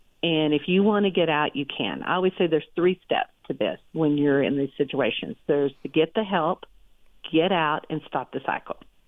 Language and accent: English; the South, United States; I realized that either I can stay here, and I grew up in the South, and live in a trailer house with a man that verbally abuses me